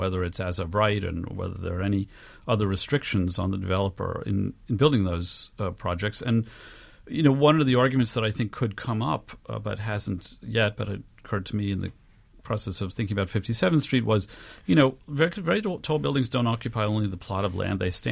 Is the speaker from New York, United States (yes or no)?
yes; New York, United States; I'd like to say I grew up in Jane Jacobs' neighborhood.